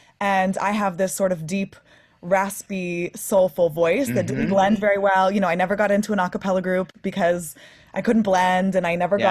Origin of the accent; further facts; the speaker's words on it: Los Angeles, California, United States; I'm born and raised in Los Angeles, which is, I think, pretty unique and definitely affects the type of music that I make, you know what I mean?